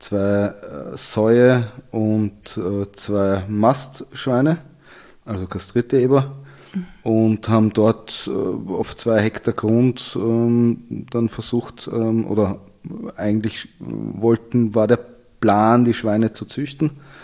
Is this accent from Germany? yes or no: no; Vienna, Austria; Ich bin in Wien aufgewachsen.